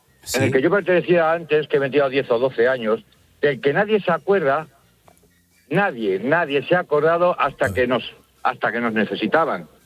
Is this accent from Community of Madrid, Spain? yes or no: yes; Guadarrama, Community of Madrid, Spain; Pero vamos, yo soy de Guadarrama.